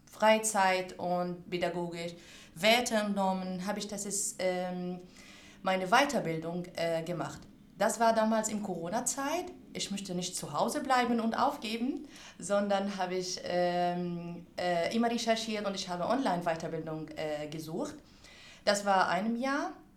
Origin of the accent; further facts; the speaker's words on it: Syria; German is a second language; moved away as an adult; now in Germany; Ich komme aus Syrien. Ich bin seit 2017 hier in Deutschland.